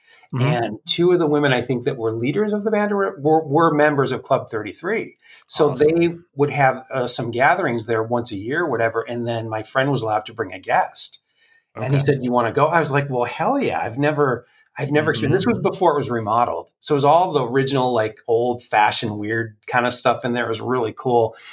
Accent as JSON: {"language": "English", "region": "Ohio", "country": "United States", "said": "I'm from Ohio. So when we were kids, my parents would take us to Walt Disney World in Florida."}